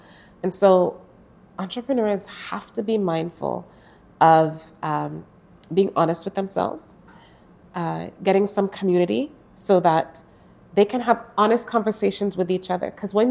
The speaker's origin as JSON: {"language": "English", "region": "Kingston", "country": "Jamaica", "tie": "born or raised there", "moved": "as an adult", "lives_now": "Canada", "said": "So I was raised in Kingston, Jamaica."}